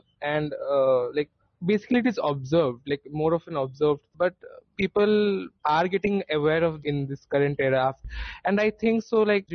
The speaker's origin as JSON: {"language": "English", "region": "Tripura", "country": "India", "said": "and I'm from Tripura."}